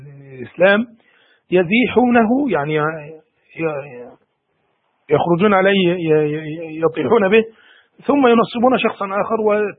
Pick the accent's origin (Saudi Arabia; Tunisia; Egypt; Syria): Egypt; عندنا في مصر بعض من يقوله